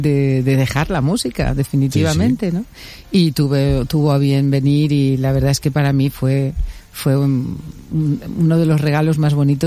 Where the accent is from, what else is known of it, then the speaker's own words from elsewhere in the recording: Yecla, Region of Murcia, Spain; also born or lived in Paris; now in Valencia, Spain; Patrona de mi pueblo, que tú sabes que soy de Yecla, sí, aunque yo ahora ya soy valenciana también.